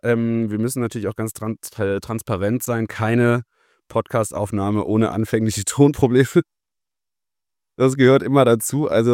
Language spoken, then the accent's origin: German; Halle, Saxony-Anhalt, Germany; now in Cologne, Germany; Ich komme aus Halle ab der Wale. Es ist ein bisschen ein anderer Einschlag vom Dialekt her. Aber ich kann auch Hochdeutsch sprechen. Ich wohne in Köln, aber bin regelmäßig im Osten unterwegs.